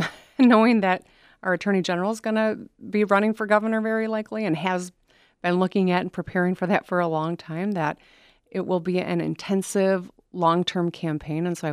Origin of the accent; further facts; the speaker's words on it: Michigan, United States; because we're all from Michigan and we all have a vested interest in the health of the people of our state